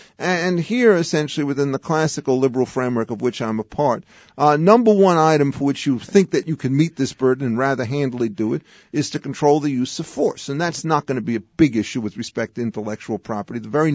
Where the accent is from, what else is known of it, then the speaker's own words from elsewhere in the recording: New York City, New York, United States; I mean, my background in terms of origins is I was raised in New York City, went to Columbia University, and then I started my study of law at Oxford University in England and came back to finish up at Yale